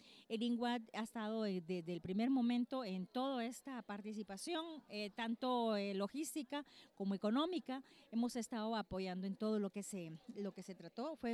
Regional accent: Guatemala; yo creo que mi mensaje como guatemalteca

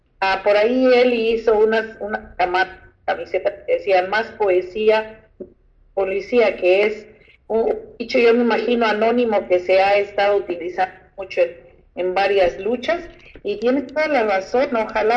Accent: Mexico; nosotros como mexicanos ni siquiera en la patria tenemos esa unidad

